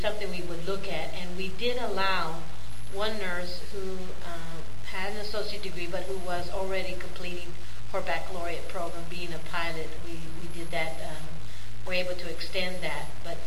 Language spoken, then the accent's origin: English; San Antonio, Texas, United States; and I'm from San Antonio, Dr. Garrett, was just mortified that I hadn't thought about San Antonio